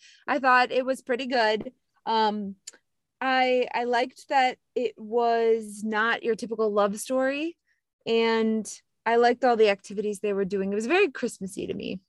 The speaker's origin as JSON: {"language": "English", "town": "Chicago", "region": "Illinois", "country": "United States", "said": "But, you know, I'm from Chicago, where you're from. I live in California."}